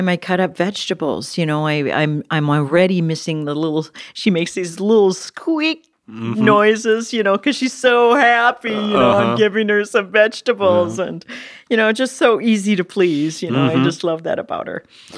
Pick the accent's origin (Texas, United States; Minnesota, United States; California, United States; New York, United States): Minnesota, United States; Parker's Prairie; I grew up in Parker's Prairie. So it's by Alexandria.